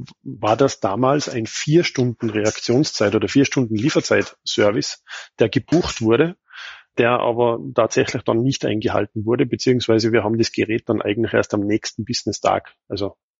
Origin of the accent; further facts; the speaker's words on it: Tyrol, Austria; bin aus Tirol im Bezirk Kitzbühel in Österreich.